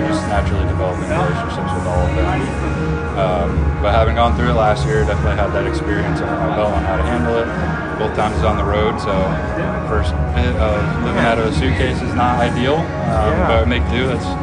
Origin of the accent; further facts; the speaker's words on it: New England, United States; Yeah, I grew up in New England.